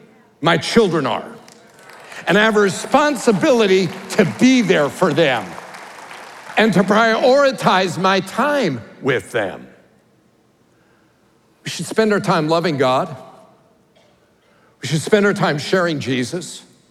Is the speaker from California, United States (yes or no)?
no; Colorado, United States; I think of the Ozarks, and I grew up in Colorado, and so the morning fog was not something you had very often.